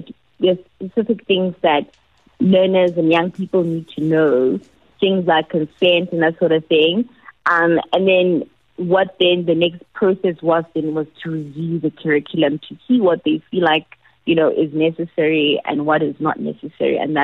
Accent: Morato, Limpopo, South Africa; I grew up in Morato, Limpopo.

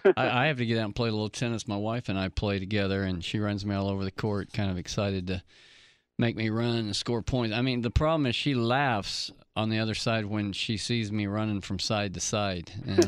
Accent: Oklahoma, United States; I grew up in Oklahoma, so I'm a big Oklahoma fan

